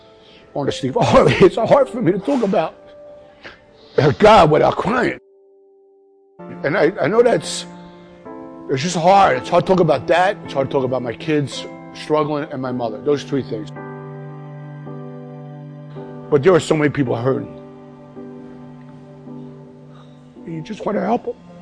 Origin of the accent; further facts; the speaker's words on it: Philadelphia, Pennsylvania, United States; Growing up in Philly, we didn't have accountants, doctors, lawyers, football players to idolize.